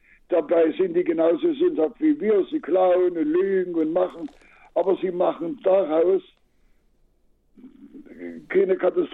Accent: Saxony, Germany; wenn ich dann hier nun in meiner Heimat durch die Buchlesung durchs Land fahre

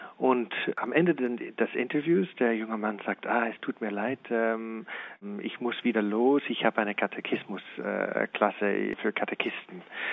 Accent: Canada; German is a second language; Ich bin Kanadier, also mein Deutsch kann manchmal hängen bleiben

